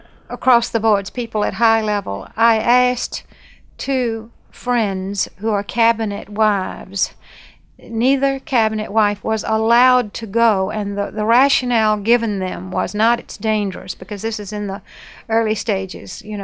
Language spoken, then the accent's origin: English; United States; Well, I did begin just by going, and I am an American.